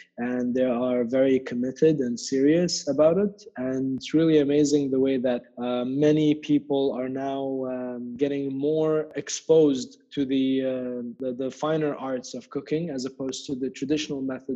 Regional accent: Abu Dhabi, United Arab Emirates; I'm from Abu Dhabi, 29 years old, and I'm a chef.

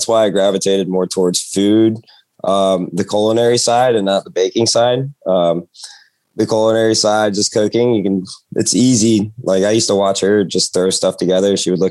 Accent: Florida, United States; So I spent the summers up here in Virginia. I grew up in Florida and I always gravitated towards the kitchen.

